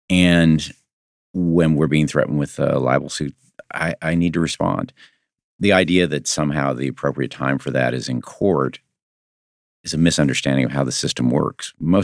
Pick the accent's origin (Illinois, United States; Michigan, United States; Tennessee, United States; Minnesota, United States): Illinois, United States; My parents were both World War II veterans, grew up in a small town in Illinois. And if you were growing up in Illinois when I did